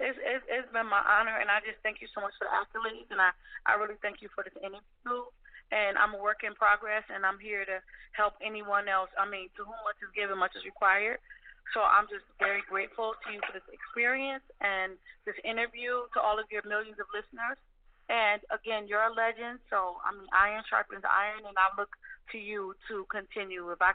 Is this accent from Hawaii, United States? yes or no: no; Buffalo, New York, United States; I'm from Buffalo. … she raised a leader.